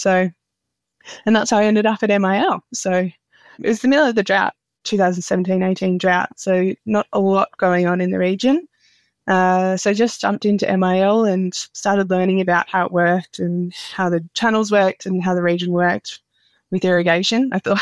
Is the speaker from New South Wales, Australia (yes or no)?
yes; Bathurst, New South Wales, Australia; Yeah, so I grew up in Bathurst.